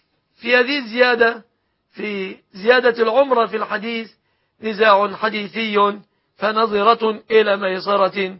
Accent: Egypt; هذا وأسأل الله أن يحفظ بلادنا مصر

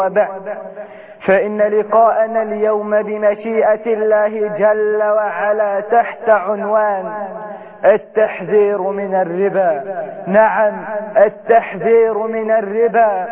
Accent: Egypt; بلدنا مصر

